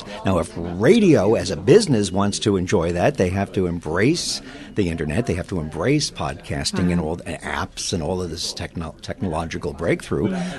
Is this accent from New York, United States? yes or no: yes; Brooklyn, New York, United States; Well, I'm from Brooklyn, and if I go back to what I was in theater as a kid